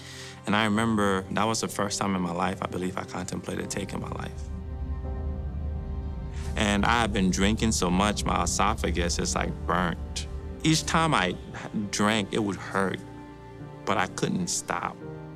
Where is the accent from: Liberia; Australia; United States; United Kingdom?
Liberia; I was raised in Liberia, and a part of just West African culture is this idea of if you're not a doctor or if you're not a lawyer